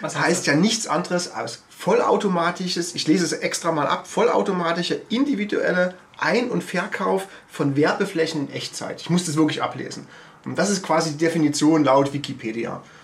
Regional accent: Leipzig, Saxony, Germany; Ich komme aus Leipzig, mache Online-Marketing seit 1999, ja.

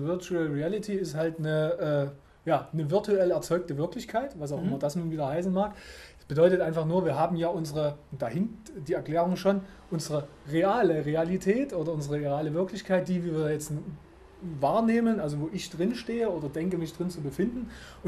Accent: Dresden, Saxony, Germany; born there; now in Leipzig, Germany; ich bin zwar gebürtiger Dresdner, aber als Leipziger ein Unternehmen gegründet

